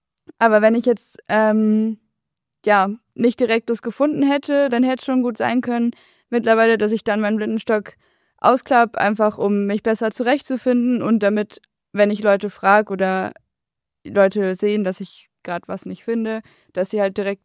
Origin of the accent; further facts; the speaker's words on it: Lower Saxony, Germany; Also ich komme ja eigentlich aus Niedersachsen, da sind die Berge jetzt sehr weit weg.